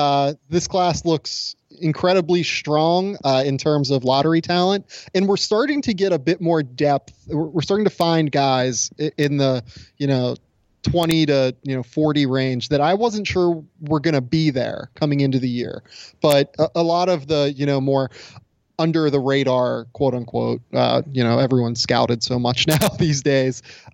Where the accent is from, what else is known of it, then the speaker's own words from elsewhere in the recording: Pittsburgh, Pennsylvania, United States; I'm from Pittsburgh, so it's a dark time in my baseball fanhood